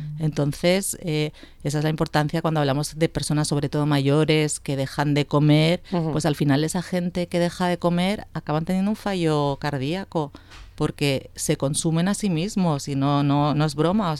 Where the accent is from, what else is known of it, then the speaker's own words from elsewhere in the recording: Spain; Claro, es que hay que tener en cuenta que además que somos españoles